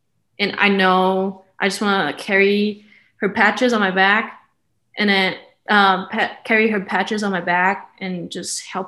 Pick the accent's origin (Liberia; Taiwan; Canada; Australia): Taiwan; English is a second language; now in United States; I am from Taiwan, a really small country. I am 22 years old